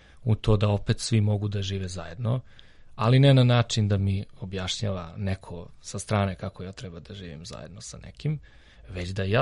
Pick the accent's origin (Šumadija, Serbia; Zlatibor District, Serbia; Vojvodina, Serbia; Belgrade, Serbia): Belgrade, Serbia; da sam kao tipični Beograđanin to posmatrao